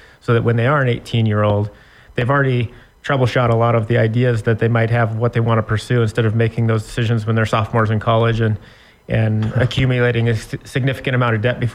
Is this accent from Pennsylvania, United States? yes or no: no; Montana, United States; So I grew up in the Flathead Valley.